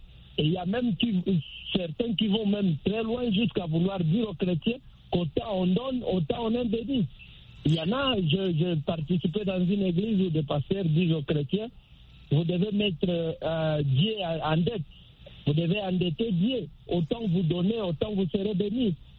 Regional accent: DR Congo; chez nous en République démocratique du Congo

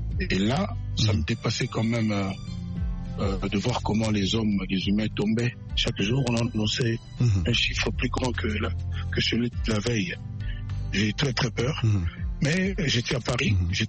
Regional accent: DR Congo; moi, en tant que Congolais

